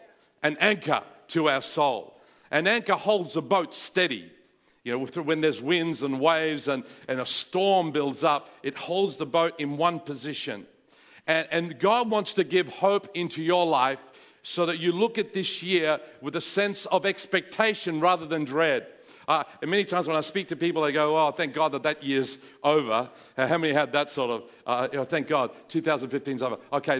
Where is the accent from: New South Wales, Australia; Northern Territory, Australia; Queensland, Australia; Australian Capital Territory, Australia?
New South Wales, Australia; Sydney; I grew up in Sydney. I know the area very well where I was driving.